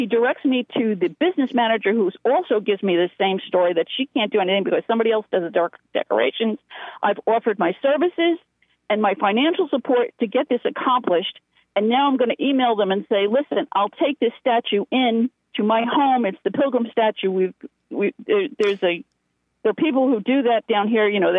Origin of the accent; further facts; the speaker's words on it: New Jersey, United States; because I'm Italian from New Jersey, and so my blood pressure is through the roof.